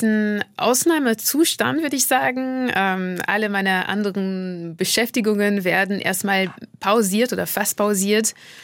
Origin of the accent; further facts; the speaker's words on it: Paris, Île-de-France, France; ich komme aus Frankreich, bin in Frankreich geboren, mein Vater ist jüdisch-algerisch aus Algier und meine Mutter kommt aus Martinique und ich bin eben in dieser Familie groß geworden und in Paris